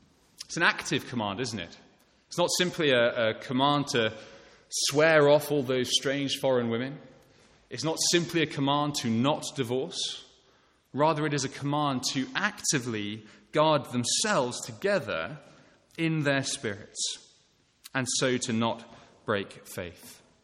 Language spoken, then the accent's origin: English; United Kingdom; for those of us who are British, because we're British